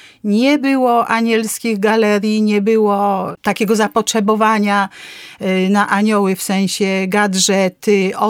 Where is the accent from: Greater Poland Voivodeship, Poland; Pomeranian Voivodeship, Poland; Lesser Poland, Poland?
Lesser Poland, Poland; Zakopane; born there; Ja urodziłam się w Zakopanem.